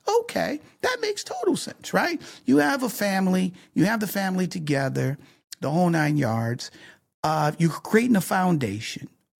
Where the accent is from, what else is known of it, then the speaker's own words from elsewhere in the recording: Detroit, Michigan, United States; I grew up in Detroit, Michigan, in the inner city, okay? Single-parent household.